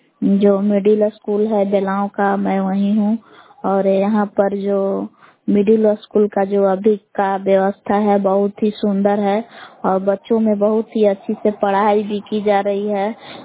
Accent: Bihar, India; ग्राम बलान जिला कैमूर भगवान की निवासी हूँ।

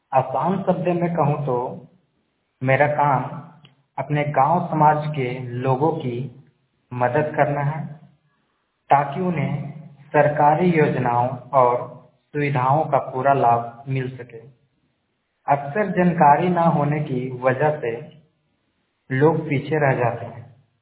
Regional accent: Bandarbela, Jharkhand, India; हजारीबाग जिले के परमा ब्लॉक में पढ़ने वाले बंदरबेला गांव का रहने वाला हूँ।

